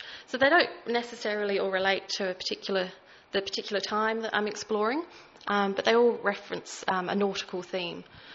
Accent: England, United Kingdom; I grew up in England, surrounded by a lot of history and like local ghost stories and things.

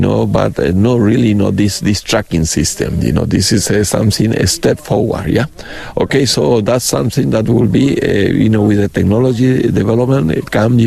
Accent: Paraguay; Yes, I'm coming from Paraguay.

